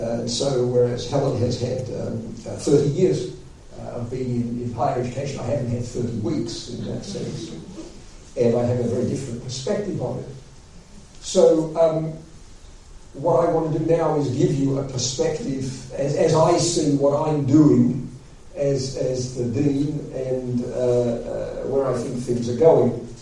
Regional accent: Australia; also born or lived in Vienna, Austria / Britain / Switzerland / United States; I was born in Vienna, and I grew up in Australia, then moved to the United States. Then we lived in Britain, then we moved to Switzerland, then went back to the United States

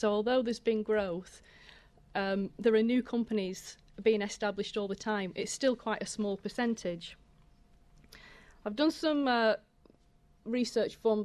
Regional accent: North West England, United Kingdom; Only that, as you'll know from my accent, I'm not from the East Midlands. I'm from Lancashire. I live near Skelmersdale

